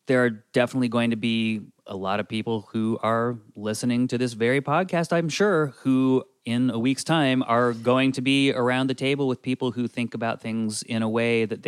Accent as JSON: {"language": "English", "region": "Northeast", "country": "United States", "said": "But I mean, I'm an Irish guy from the Northeast."}